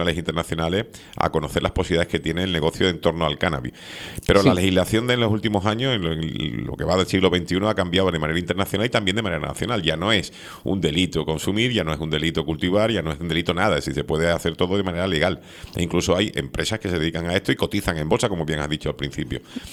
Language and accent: Spanish; Spain; Los malos somos los españoles.